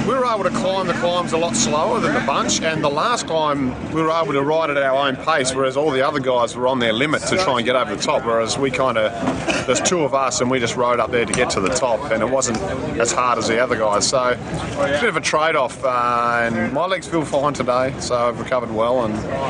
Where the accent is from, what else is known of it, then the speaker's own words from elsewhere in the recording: Grand Rapids, Michigan, United States; I'm from Grand Rapids, Michigan, and they've got a nice brewery there in Founders